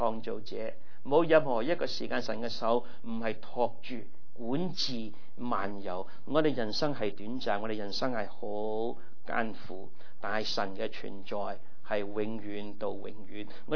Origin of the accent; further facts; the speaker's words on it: Philadelphia, Pennsylvania, United States; 我在费城长大的，我父母葬在费城的，我下个月我回去拜山的